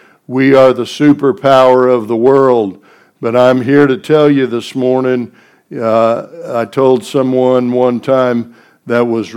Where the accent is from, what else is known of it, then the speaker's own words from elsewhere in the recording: United States; And I love America, and I'm glad that I'm an American. I'm thankful that I was born in this country.